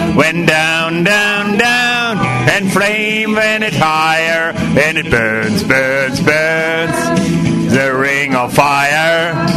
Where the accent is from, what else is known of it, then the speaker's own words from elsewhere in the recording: Husum, Schleswig-Holstein, Germany; Erstmal bin ich in Husum groß geworden und als Kinder sind wir immer zum Hafen gegangen